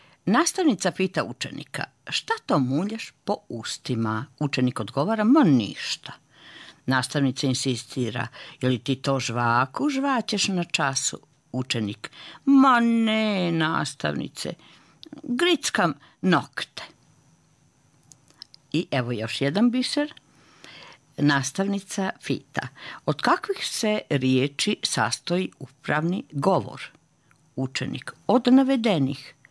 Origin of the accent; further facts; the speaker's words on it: Vojvodina, Serbia; born there; I ja sam rođena tamo blizu Novog Sada.